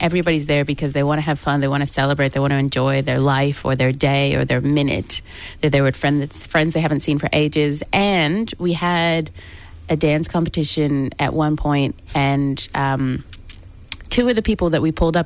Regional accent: United States; moved away as an adult; I've been here 12 years, but obviously I grew up in America and my family's from Barbados.

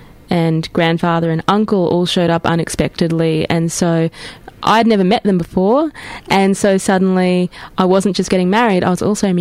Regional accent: Rockhampton, Queensland, Australia; we grew up together in Rockhampton

